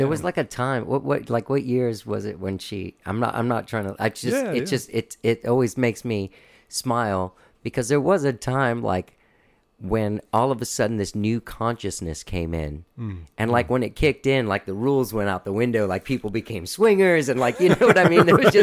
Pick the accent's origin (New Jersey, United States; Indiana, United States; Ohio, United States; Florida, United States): Florida, United States; Miami; born there; Never. Okay. No, I was born in Miami.